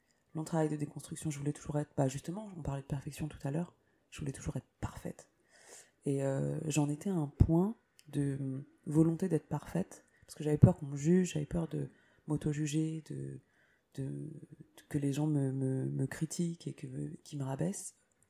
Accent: France; born there; ma culture, elle est sino-laoviète, certes. Mais je suis née en France et je me sens aussi extrêmement française et occidentale.

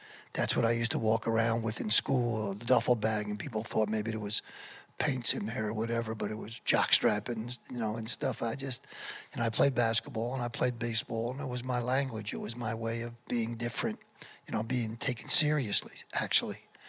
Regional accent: Paterson, New Jersey, United States; I was born in Paterson, New Jersey.

